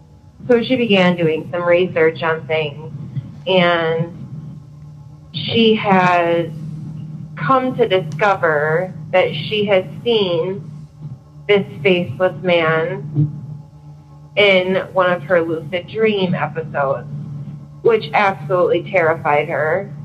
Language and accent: English; Michigan, United States; I'm from Michigan.